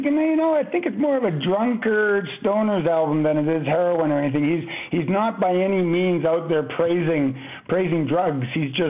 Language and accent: English; Victoria, British Columbia, Canada; I grew up in Victoria, so you used that earlier reference. I'm a Victoria boy